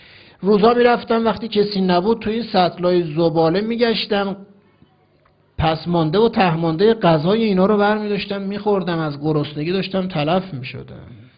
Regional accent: Iran; تو ایرانی هستی، منم ایرانی هستم

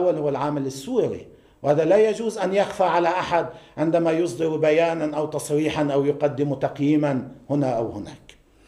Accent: Lebanon; نجمع كلبنانيين بحسب الظاهر أن لدينا جميعا إرادة جدية بعدم التمديد

